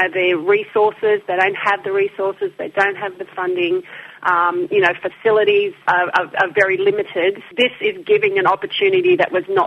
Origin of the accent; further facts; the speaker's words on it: Papua New Guinea; born there; So I'm from Papua New Guinea by birth.